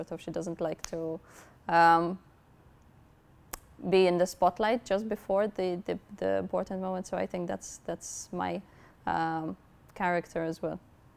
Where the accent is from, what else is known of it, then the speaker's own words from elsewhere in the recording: Malta; now in Loughborough, United Kingdom; Yes, fresh fish, because I come from Malta. We have loads of seafood, which is delicious, so highly recommended.